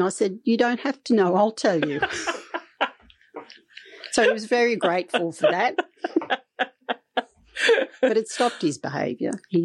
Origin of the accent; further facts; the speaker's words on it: New South Wales, Australia; I came from New South Wales.